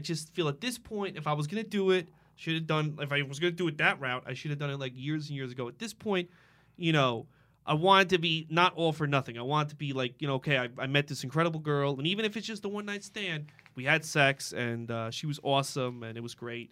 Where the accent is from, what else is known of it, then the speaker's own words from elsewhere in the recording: New York City, New York, United States; I grew up in Astoria, Queens, so a lot of my friends aren't, like, really refined.